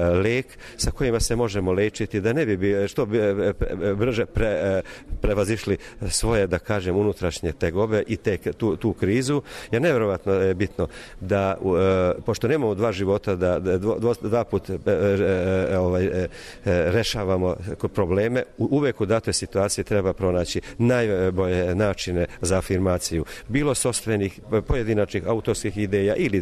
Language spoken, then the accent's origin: Serbian; Serbia; ja koji kao Mađar iz Srbije posmatram situaciju